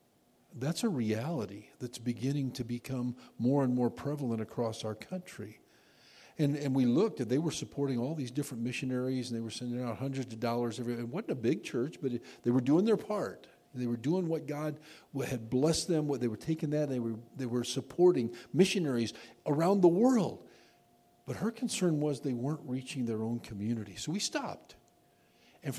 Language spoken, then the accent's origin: English; Illinois, United States; Now, I'm from Illinois.